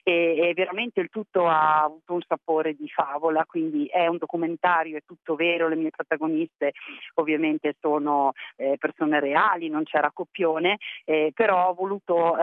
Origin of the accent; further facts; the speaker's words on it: Trentino-Alto Adige, Italy; anch'io sono trentina e conoscevo questa valle